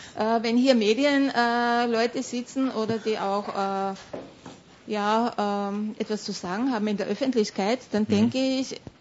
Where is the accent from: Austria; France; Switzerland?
Austria; Linz, Upper Austria; Ich bin Linzerin seit Geburt und 20 Jahre lang war ich islamische Religionslehrerin.